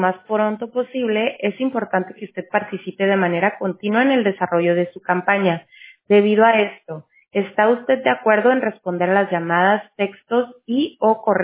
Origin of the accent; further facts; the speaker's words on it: Mexico; yo también soy de México.